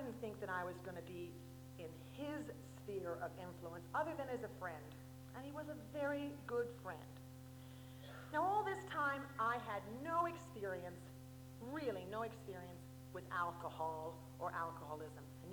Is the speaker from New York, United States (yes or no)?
yes; New York City, New York, United States; I was born and raised in Brooklyn. And, that's New York for those who don't know where Brooklyn is.